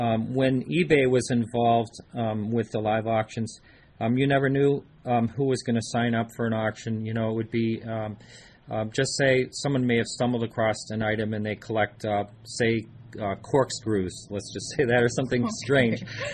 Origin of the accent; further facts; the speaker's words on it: New England, United States; being a New Englander growing up in New England, having auctions in New England.